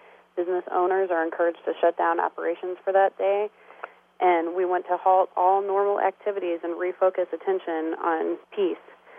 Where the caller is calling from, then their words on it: Columbia, Missouri, United States; I'm calling from Columbia, Missouri.